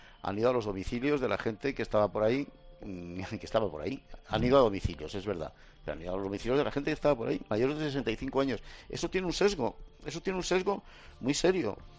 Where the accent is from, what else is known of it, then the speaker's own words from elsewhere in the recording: Santoña, Cantabria, Spain; en mi pueblo, en Santoña, tocan a cero o menos.